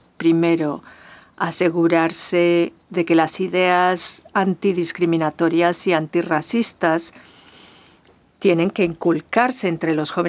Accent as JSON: {"language": "Spanish", "country": "South Africa", "said": "sobre todo en mi país, Sudáfrica, esos estudios han mostrado que no se hace suficiente énfasis en la sociedad africana precolonial"}